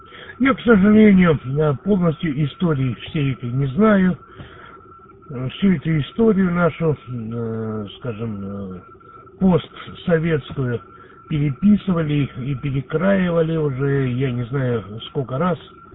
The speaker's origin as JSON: {"language": "Russian", "country": "Moldova", "lives_now": "Russia", "said": "Вот я с Молдавии, кто-то с Украины, кто-то там еще откуда-нибудь"}